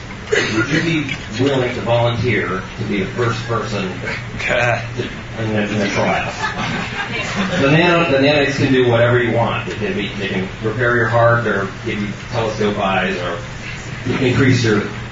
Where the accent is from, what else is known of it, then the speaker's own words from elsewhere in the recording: Atlanta, Georgia, United States; from Atlanta, and my question is for Bob